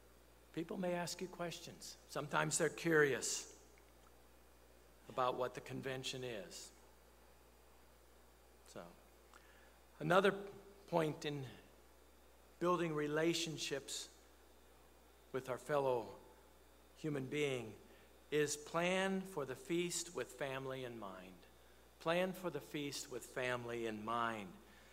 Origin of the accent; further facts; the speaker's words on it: Wisconsin, United States; You know, when I was a kid, 6 or 7 years old, kept the feast in Big Sandy. We came down from Wisconsin.